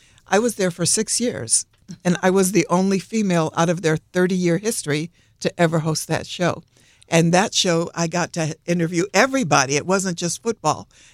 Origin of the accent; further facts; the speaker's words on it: Wickliffe, Ohio, United States; moved away as an adult; And I always said when I left Cleveland, Ohio, I grew up in Wycliffe, just outside of Cleveland. And when I left at the age of 18